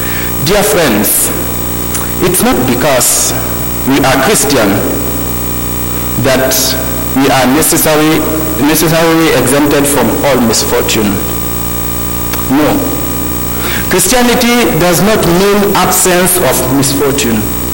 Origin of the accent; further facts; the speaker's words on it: Guinea; I am from Guinea-Conakry, and I'm a minister in St. Andrews here, and I work with the French service.